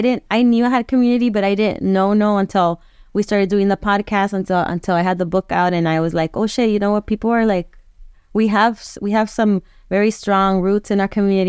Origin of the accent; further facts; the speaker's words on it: Bell, California, United States; I grew up in Bell. I went to Bell High School.